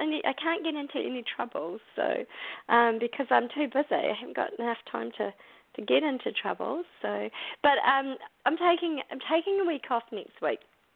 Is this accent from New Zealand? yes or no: yes; New Zealand; moved away; also born or lived in England / Wisconsin, United States; I remember when I moved there from New Zealand, I had to go and buy a coat because I hadn't really had one in New Zealand.